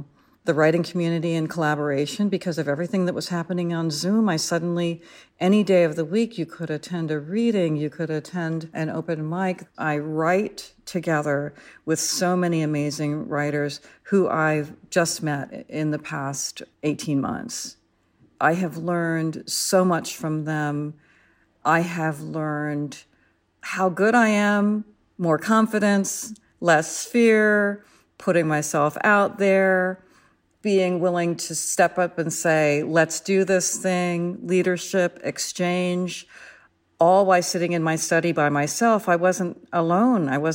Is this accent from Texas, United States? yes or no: no; Florida, United States; moved away as an adult; also born or lived in Columbus, Ohio; Like, I grew up in Florida, but I wasn't born there. I was born in Columbus, Ohio. I'm Filipino, but I'm also white American through my mother, German or Alsatian. I don't live in Florida.